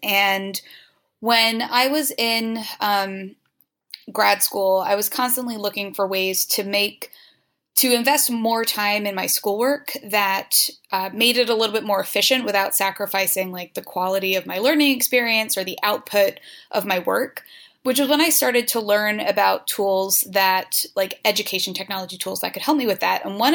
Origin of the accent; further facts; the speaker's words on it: United States; But I had my first library job was part time and was down in my hometown, which is about 30 miles outside of New York City.